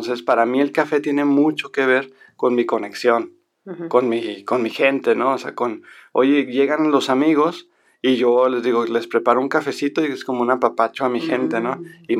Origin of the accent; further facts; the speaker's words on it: Sonora, Mexico; O sea, entiendan que yo soy sonorense